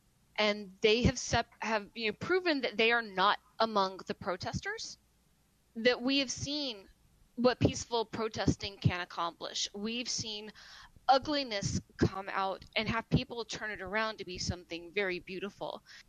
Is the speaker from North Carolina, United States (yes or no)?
no; Alabama, United States; it's been very much being caught in between two worlds because I'm from Alabama. I have a lot of family still there.